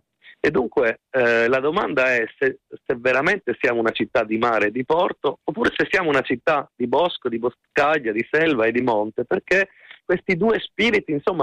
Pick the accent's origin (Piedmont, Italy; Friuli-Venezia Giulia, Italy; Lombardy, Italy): Friuli-Venezia Giulia, Italy; Trieste; noi, io sono triestino, sì. siamo una città di mare oppure no?